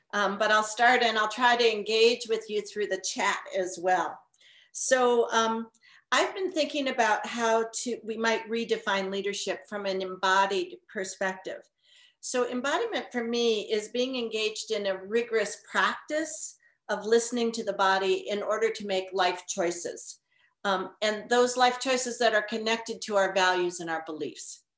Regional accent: Chicago, Illinois, United States; I'm coming from Chicago. Champaign. I'm a Chicagoan.

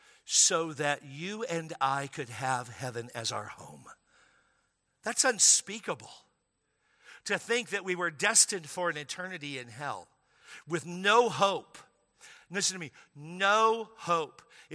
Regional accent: Washington, United States; Good thing I grew up in Washington State.

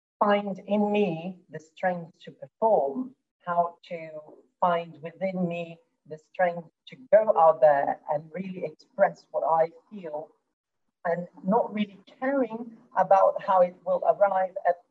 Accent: Brazil; English is a second language; now in Vienna, Austria; I am Brazilian myself. I grew up in Brazil and I currently live in Europe, in Austria, in Vienna.

